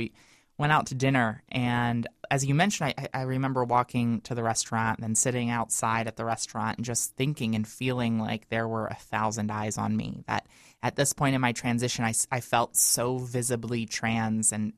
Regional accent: Delaware, United States; as the response was from my own community and family and friends here in Delaware, I also knew that my home state, like a majority of states still to this day

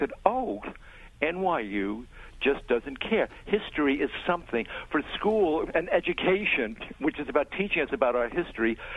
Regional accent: Manhattan, New York, United States; born there; I was born in Manhattan.

